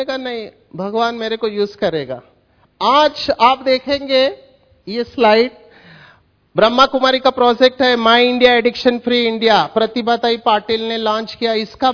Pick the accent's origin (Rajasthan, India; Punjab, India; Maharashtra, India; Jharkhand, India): Maharashtra, India; Mumbai; मेरा बचपन स्लम में गया, झोपड़पट्टी में। मैं मुंबई के स्लम में बड़ा हुआ, विक्रोली में, रेलवे ट्रैक को लग के। अभी हमारे घर में किसी को अंग्रेजी नहीं आता, 10th तक पढ़ाई मराठी में हुआ।